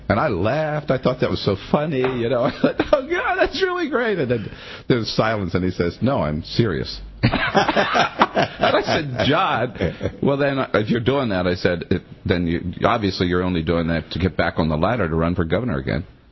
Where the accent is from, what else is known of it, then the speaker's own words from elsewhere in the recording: California, United States; I'm still a Californian, have a house in Marin County out in Inverness.